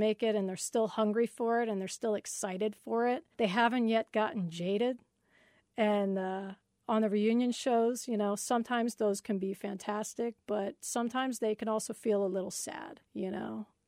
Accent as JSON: {"language": "English", "town": "DeLand", "region": "Florida", "country": "United States", "tie": "born or raised there", "said": "Yeah. Yeah, I grew up in DeLand in Orange City."}